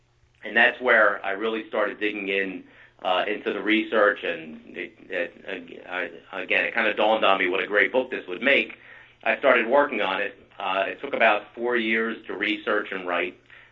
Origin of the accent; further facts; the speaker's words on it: New Jersey, United States; So as you mentioned, I'm from New Jersey.